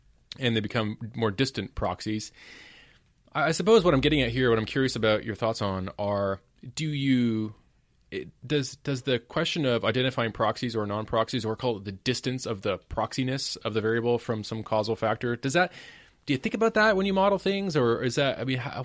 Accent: Canada; I'm from Canada

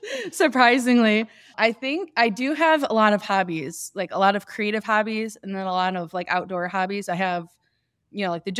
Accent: Michigan, United States; I'm from Michigan, so that's how I've driven so many times across the country.

